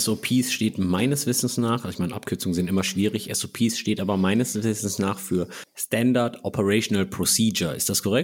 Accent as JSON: {"language": "German", "region": "North Rhine-Westphalia", "country": "Germany", "said": "ich bin aus dem Pott"}